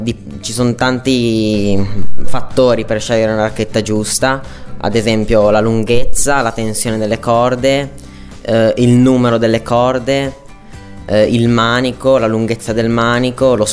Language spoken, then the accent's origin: Italian; Buttigliera Alta, Piedmont, Italy; Vengo da Bottigliera Alta.